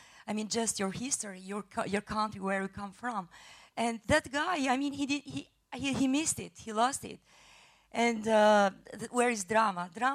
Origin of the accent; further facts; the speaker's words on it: Albania; English is a second language; we come from a political background. I am from Albania